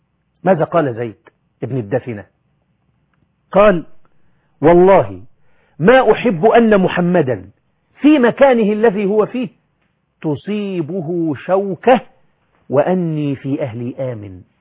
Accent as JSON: {"language": "Arabic", "country": "Egypt", "said": "زي ما احنا بنقول عندنا في مصر"}